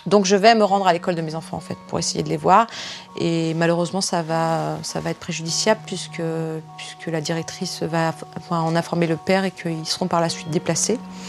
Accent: France; born there; leur père est né en France, je suis née en France, je suis ressortissante française.

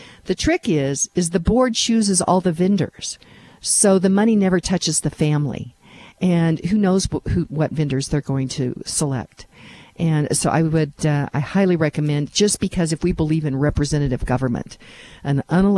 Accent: Lone Tree, Colorado, United States; this first 55% sales tax increase in my hometown of Lone Tree, Colorado.

